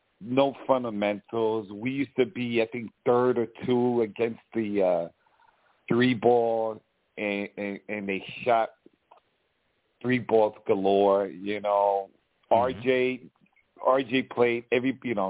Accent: San Juan, Puerto Rico; I'm from San Juan. Puerto Rico, like right now, or right about that neighborhood.

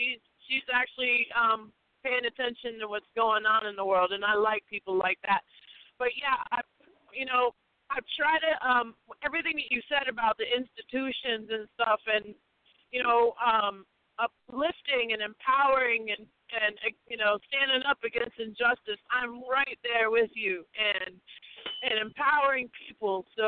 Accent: Southfield, Michigan, United States; born there; And, you know, I'm born in Detroit, so we have that in common. I was born in Southfield, so I know what's going on in Detroit.

